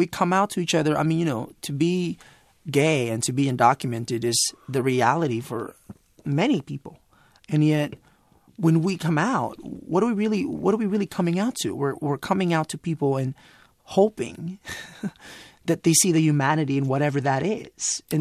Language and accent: English; Philippines; I'm not Hispanic. I'm Filipino